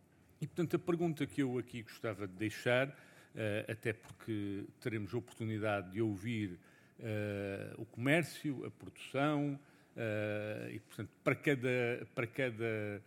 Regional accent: Vila Real, Portugal; eu, enquanto transmontano e douriense, não aceito estas coisas como inevitabilidade

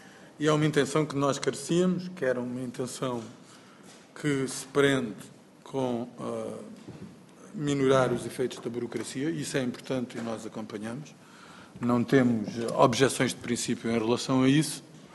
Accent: Algarve, Portugal; Eu sou do Algarve

